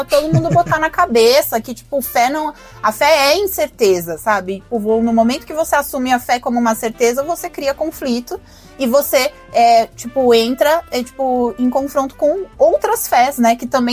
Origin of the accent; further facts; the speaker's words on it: Caxias do Sul, Rio Grande do Sul, Brazil; Eu sou de Caxias do Sul, no Rio Grande do Sul, a Serra Gaúcha, que é colonizada por italianos.